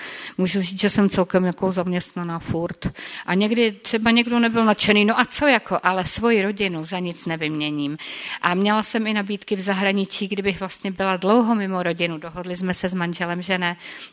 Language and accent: Czech; Rožnov pod Radhoštěm, Zlín Region, Czechia; now in Prague, Czech Republic; My žijeme v Praze, já jsem z Rožnova.